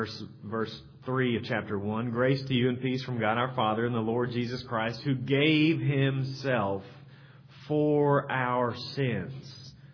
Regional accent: Texas, United States; also born or lived in Louisville; Now, I'm from Texas, so I love Tex-Mex.

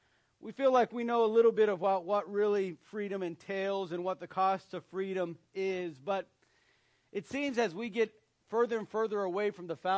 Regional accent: United States; born there; I thank God that He placed me in this country, allowed me to be born in this country. I love this country.

